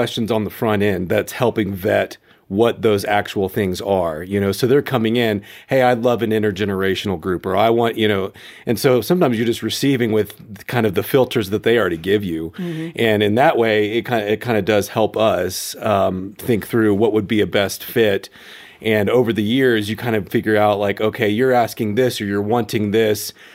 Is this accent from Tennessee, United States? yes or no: yes; Memphis, Tennessee, United States; now in Colorado Springs, United States; I grew up in Memphis and being out here in Colorado Springs of, you know, finishing school